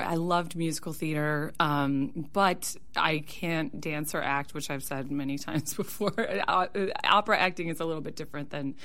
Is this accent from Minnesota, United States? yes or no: yes; Anoka, Minnesota, United States; he saw that I was from Anoka in the program